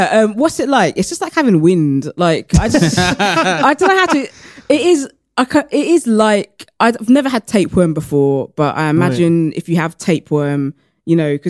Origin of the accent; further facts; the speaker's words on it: United Kingdom; Yeah, yeah, yeah. We're black British and we've got gold medals around our necks.